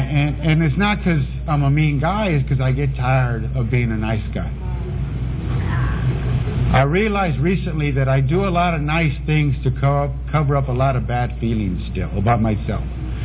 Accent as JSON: {"language": "English", "town": "Los Angeles", "region": "California", "country": "United States", "tie": "born or raised there", "said": "You know, I grew up in, I grew up in East L.A., Boyle Heights, they call it, the west side of East L.A."}